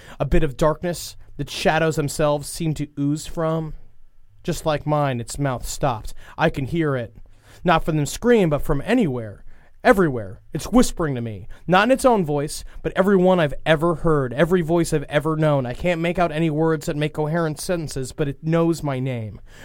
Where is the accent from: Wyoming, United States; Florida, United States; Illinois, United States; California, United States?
California, United States; Los Angeles; 35 years old. I'm from Los Angeles, California.